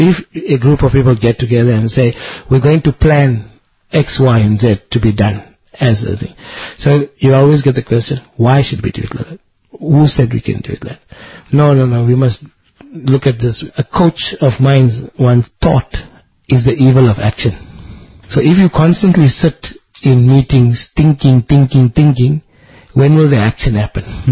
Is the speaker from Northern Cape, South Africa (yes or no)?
no; Durban, KwaZulu-Natal, South Africa; born there; I was born in Durban, and so my mom lives in Durban, and moving from Natal to Gauteng, which is where Johannesburg is, it was a new environment for me